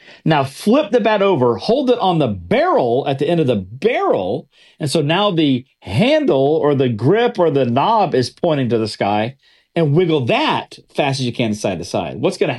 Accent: Texas, United States; also born or lived in Oklahoma; now in Jacksonville, United States; So I grew up out in Texas and Oklahoma, so Sooners, grew up that as a Sooner fan, yes.

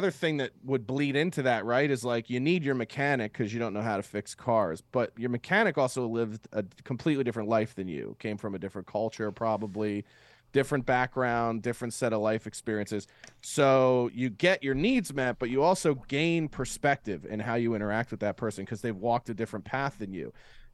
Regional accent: Philadelphia, Pennsylvania, United States; the thing I love about growing up in Delco and Philly is that it's a place that's sort of, their biggest trophy is their misery. But there's also this element of growing up sort of blue collar Irish

